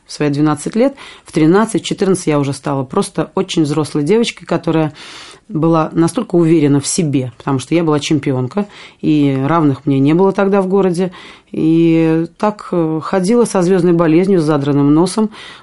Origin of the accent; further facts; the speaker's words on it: Saint Petersburg, Russia; И я росла, родилась в Ленинграде.